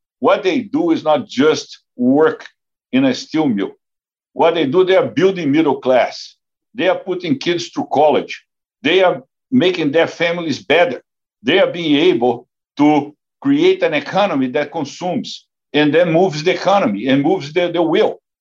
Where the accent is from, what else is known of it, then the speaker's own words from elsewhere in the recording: Brazil; English is a second language; how funny is my accent as a Brazilian, stuff like that.